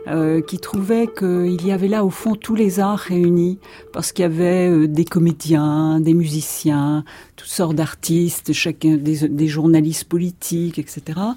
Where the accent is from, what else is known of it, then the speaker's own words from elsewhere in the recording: Paris, Île-de-France, France; Moi, j'ai été élevée à Paris. Et quand je suis arrivée à l'école à Paris, bien c'est très rapide, les petites filles se sont moquées de moi à ma première lecture et j'ai ravalé mon accent. Il n'est jamais revenu.